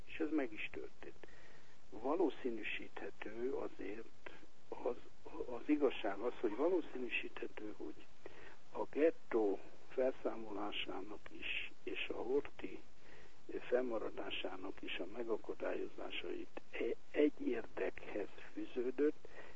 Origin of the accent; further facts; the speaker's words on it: Tiszafüred, Jász-Nagykun-Szolnok, Hungary; born there; Hát én egy nagy községben, egy járási székhelyen születtem, Tiszafüreden. Ez nem messze van a Hüzesabonytól, egy olyan 31 kilométerre.